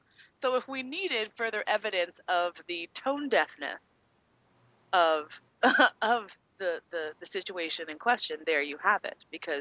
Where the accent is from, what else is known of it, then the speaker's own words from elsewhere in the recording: New York, United States; I will say I'm a Northerner growing up in New York.